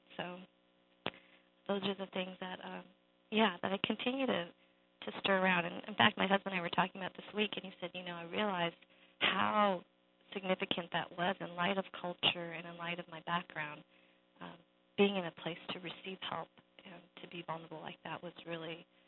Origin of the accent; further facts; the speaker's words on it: Boulder, Colorado, United States; Well, I grew up in Boulder, Colorado, which is a beautiful part of the country. But I was one of the few Asian Americans, you know, growing up.